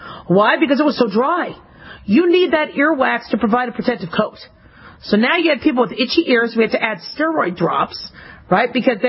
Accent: Arizona, United States; it kept cockroaches from crawling into my ears when I grew up in Arizona.

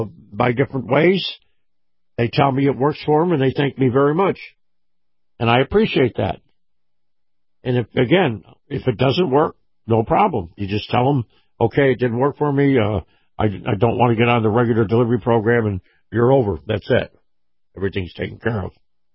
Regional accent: West Virginia, United States; Well, guess what? I'm from West Virginia.

